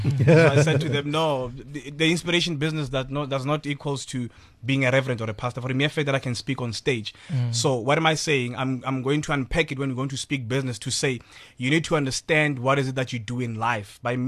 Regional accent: Hammanskraal, Gauteng, South Africa; also born or lived in Soweto; I grew up in Hammanskraal. And after all the Soweto riots, my parents thought, it's now over. So come back home. Went back to Soweto in Diepkloof.

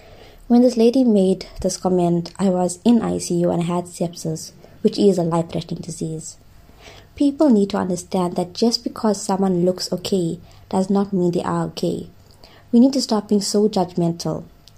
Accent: Dundee, Scotland, United Kingdom; now in Durban, South Africa; I am from Dundee, currently living in Durban.

